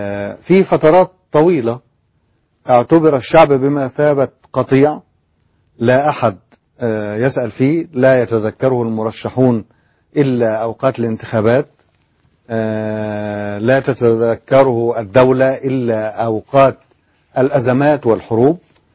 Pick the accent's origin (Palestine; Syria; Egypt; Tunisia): Egypt; Upper Egypt; وأنا صعيدي ومن قرية صعيدية